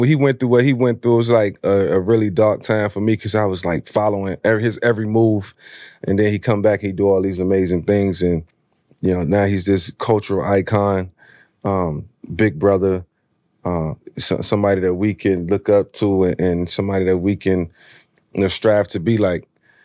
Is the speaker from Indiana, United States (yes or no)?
no; Newport News, Virginia, United States; I was a kid from Newport News, Virginia, mm-hmm. who didn't come up with anything.